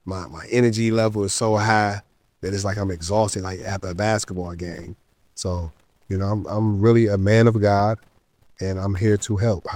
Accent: Detroit, Michigan, United States; No, I grew up in a project. So, it was very rough, Section 8, or they call it Section 8 now.

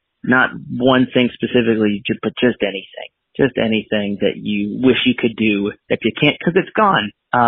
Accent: North Carolina, United States; Hi, Carly. … I'm from North Carolina.

